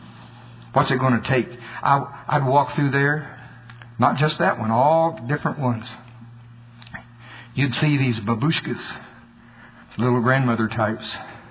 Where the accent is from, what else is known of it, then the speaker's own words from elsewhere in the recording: Oklahoma, United States; I said, man, I'm from Oklahoma. I ain't never seen nothing like this, you know.